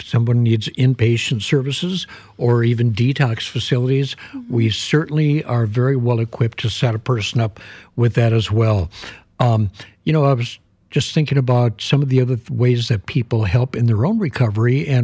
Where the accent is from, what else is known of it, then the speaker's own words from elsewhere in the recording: Minnesota, United States; I mean, we used to go back in the woods and get drunk. I mean, that's how I grew up in Minnesota.